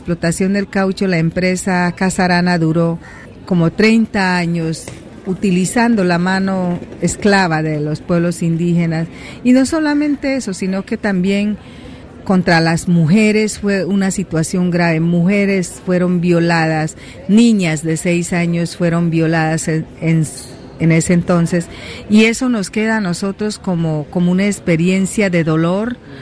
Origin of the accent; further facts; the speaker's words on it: Amazon region, Colombia; yo soy indígena huitoto de la Amazonía colombiana. … lengua huitoto munica, de mi nación huitoto